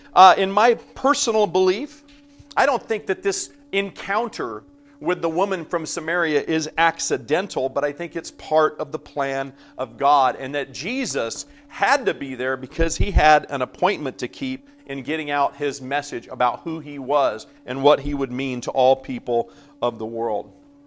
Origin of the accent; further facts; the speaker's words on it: Madera, California, United States; I guess when I think about water, I think about growing up in Madera, California